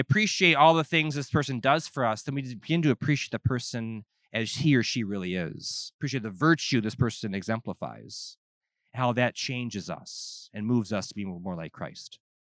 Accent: New York, United States; now in Indiana, United States; I'm from New York. So I had to move here to Indiana.

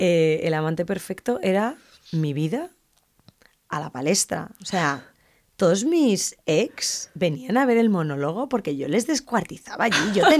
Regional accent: Galicia, Spain; yo como soy gallega además, bueno, yo hasta algunas noches que yo me fui a vivir a una casa en el pueblo, en una aldea

